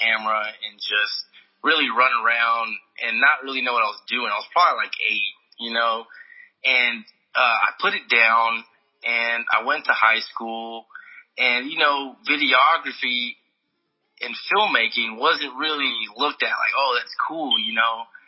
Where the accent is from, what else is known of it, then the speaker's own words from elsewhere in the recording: Fort Worth, Texas, United States; Originally, you know, I'm from Fort Worth originally. But I ended up in Dallas.